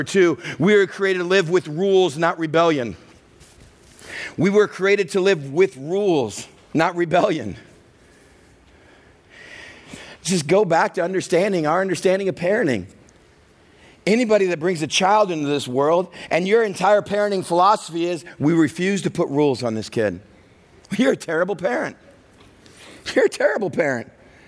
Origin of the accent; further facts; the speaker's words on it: Texas, United States; I grew up in the South, in Texas, in this little church that talked about the freedom in Christ